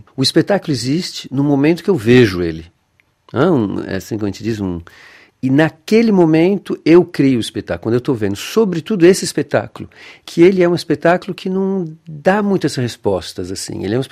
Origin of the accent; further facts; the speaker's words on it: Brazil; E eu acho que isso, por exemplo, é um dos aspectos que eu tenho como brasileiro que eu boto no meu trabalho, que eu incluo de uma maneira até voluntária.